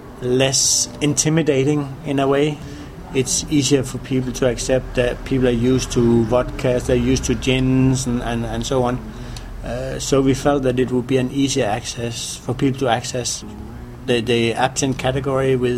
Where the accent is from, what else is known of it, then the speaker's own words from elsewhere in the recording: Denmark; English is a second language; now in France; Copenhagen, well, I'm originally from Denmark, so it's kind of a natural place to make sure that we would get it in.